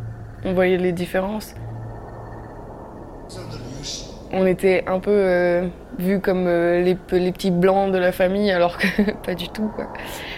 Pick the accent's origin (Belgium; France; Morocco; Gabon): Morocco; depuis toute petite, je parle français, je pense en français, quand je rêve en français, pourtant je suis marocaine, j'ai pas les droits des gens français, enfin j'ai pas de passeport rouge, donc aux yeux de la loi, je suis considérée comme une marocaine